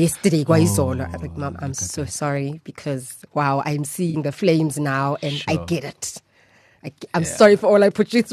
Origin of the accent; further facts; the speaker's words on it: Mahikeng, North West, South Africa; I'm a very blessed person, really, because I grew up in one of those really happy family home type setup.